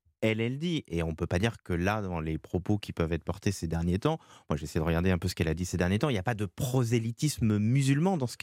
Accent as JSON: {"language": "French", "country": "France", "said": "chez nous en France"}